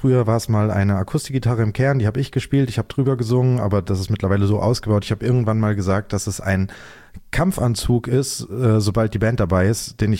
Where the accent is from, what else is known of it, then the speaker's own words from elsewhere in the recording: Hesse, Germany; Wir sind alle aus der Wetterau